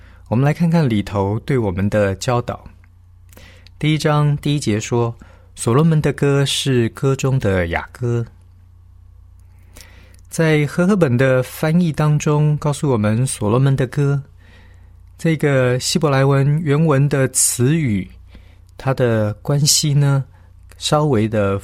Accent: China; 有一点像我们中国人所说的苦中苦

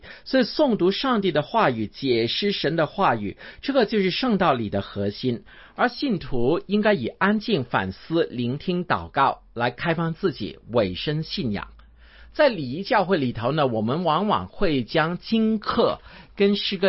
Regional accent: China; 就好像我们中国人经常说的起承转合一样

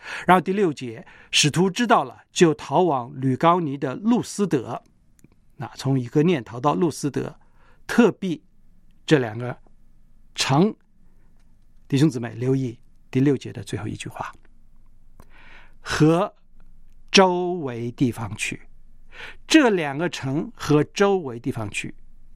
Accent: China; 现在我们中国人，咱们呢，在无论哪里见到一个人说你老家哪里，大部分都不是大城市

